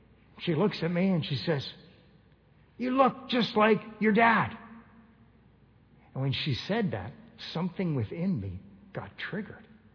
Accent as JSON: {"language": "English", "town": "Kitchener", "region": "Ontario", "country": "Canada", "tie": "born or raised there", "said": "The house I grew up with on Hickson Drive was for sale, you know, so I went on MLS there to see what the pictures looked like."}